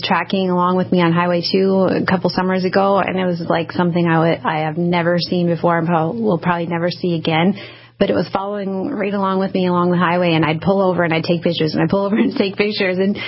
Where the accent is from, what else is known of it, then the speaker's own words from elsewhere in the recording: Williston, North Dakota, United States; now in Fargo, United States; I grew up in Williston, even though I've lived in Fargo longer. It's still my home.